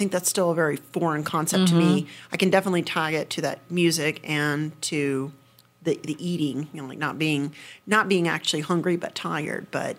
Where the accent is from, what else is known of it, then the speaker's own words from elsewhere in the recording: the South, United States; I'm from the South, and food's culture, food's caring